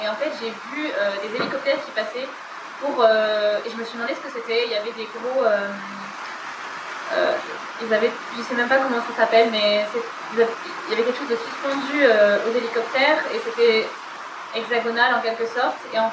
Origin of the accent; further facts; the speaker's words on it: Nouvelle-Aquitaine, France; Moi, je suis du Limousin.